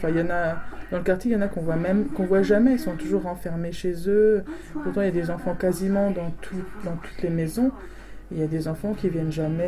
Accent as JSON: {"language": "French", "region": "Centre-Val de Loire", "country": "France", "tie": "born there", "said": "Moi, je suis d'origine du Berry."}